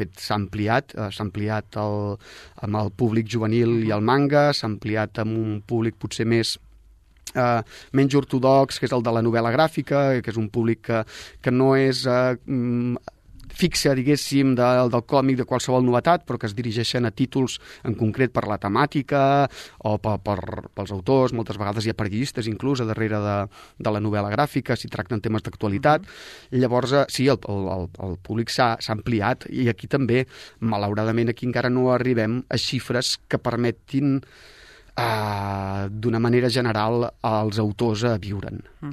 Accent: Sabadell, Catalonia, Spain; jo soc molt provincià, soc molt de Sabadell, no?

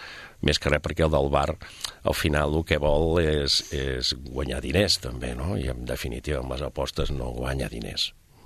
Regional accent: Terrassa, Catalonia, Spain; però sóc terrassenc, no tinc res a veure amb Sabadell, i sóc de Terrassa.

